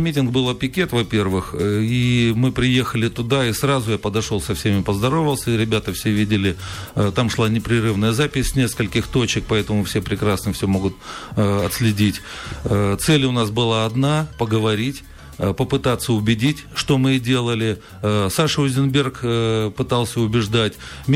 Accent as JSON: {"language": "Russian", "town": "Kaliningrad", "region": "Kaliningrad Oblast", "country": "Russia", "tie": "born there", "said": "я представляю себя как гражданина, как уроженца города Калининграда"}